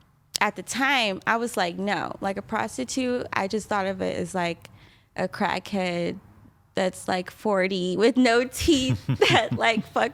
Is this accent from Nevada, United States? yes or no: no; San Diego, California, United States; I was walking, because this was in San Diego. I grew up in San Diego.